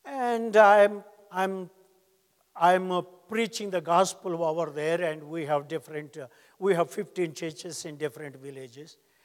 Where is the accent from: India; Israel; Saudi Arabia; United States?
India; I told him, I'm from India. In India, we have 120 degrees with 80% humidity.